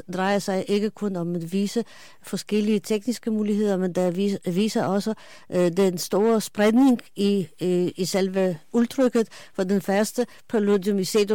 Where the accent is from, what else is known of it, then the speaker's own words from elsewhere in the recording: Poland; moved away; For dem Chopin har jeg haft nok af som barn og som ung i Polen. Men det er faktisk nu, når man bliver lidt ældre, så begynder man at gribe tilbage til det, man stammer fra.